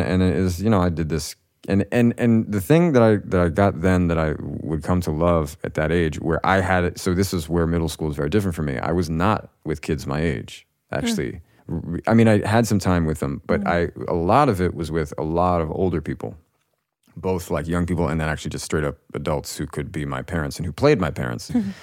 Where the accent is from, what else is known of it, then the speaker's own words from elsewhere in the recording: Virginia, United States; moved away; I moved from Virginia, like upper middle class, kind of affluent, very boring, sort of suburban but idyllic East Coast neighborhood.